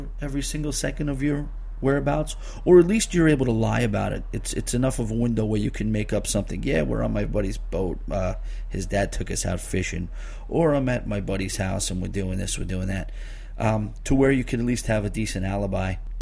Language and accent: English; New York, United States; I grew up in Long Island, so it's a good 35, 40-minute train ride for me to get to the South Bronx.